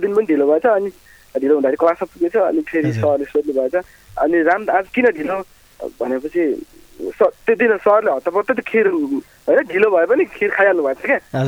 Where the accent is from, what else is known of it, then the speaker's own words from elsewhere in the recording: Barahatal, Karnali Province, Nepal; हजुर मेरो घर सुर्खेतमै हो.